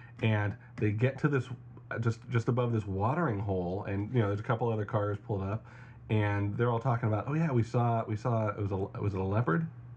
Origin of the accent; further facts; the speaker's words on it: California, United States; I think as a Californian, I would say the comfortable earthquake, because it's a good shake.